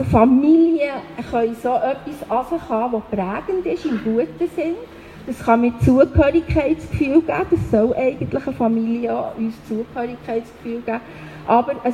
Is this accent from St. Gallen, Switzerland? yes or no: no; Bern, Switzerland; born there; ich bin eine Schweizerin, ich bin im Kanton Bern auf die Welt gekommen. Ich bin mehr in deutscher Sprache, in deutscher Kultur auf die Welt gekommen, das hat mich auch geprägt.